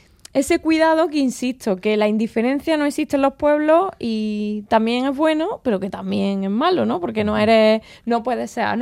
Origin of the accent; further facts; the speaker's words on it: Andalusia, Spain; Algo que yo como andaluza abrazo porque creo que es cultura y patrimonio de todos, ¿no?